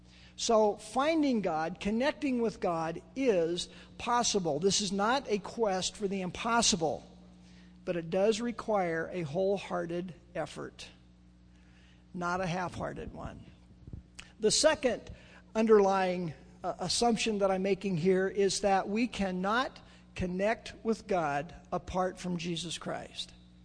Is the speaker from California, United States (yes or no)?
yes; Chico, California, United States; I was raised in the Catholic Church in Chico, and I really didn't know there were other churches in Chico besides the Catholic Church.